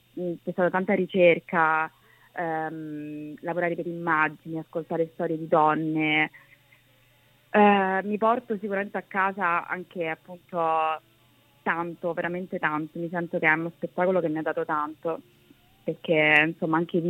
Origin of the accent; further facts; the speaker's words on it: Poland; io sono polacca